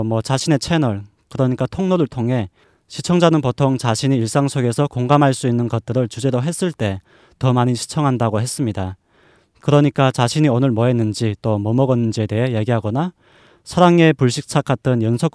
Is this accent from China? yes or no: no; North Korea; now in South Korea; 사실 저도 북한에서 왔지만